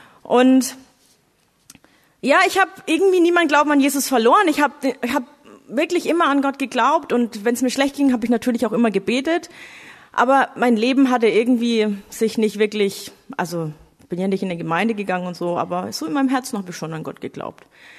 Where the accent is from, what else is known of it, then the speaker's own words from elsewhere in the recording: Bavaria, Germany; ich bin geboren und aufgewachsen in Oberfranken im schönen Coburger Land.